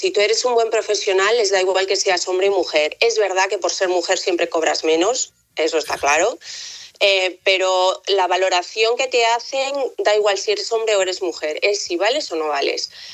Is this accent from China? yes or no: no; Spain; yo soy un poco exótica porque encima soy rubia y ojos azules, no soy muy española, la verdad. Entonces aquí es como que soy muy exótica